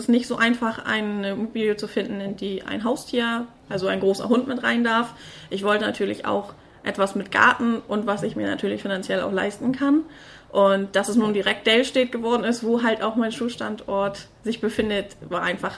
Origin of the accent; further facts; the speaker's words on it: Schleswig-Holstein, Germany; ich bin ursprünglich aus dem Kreis Schleswig-Flensburg, habe in Flensburg studiert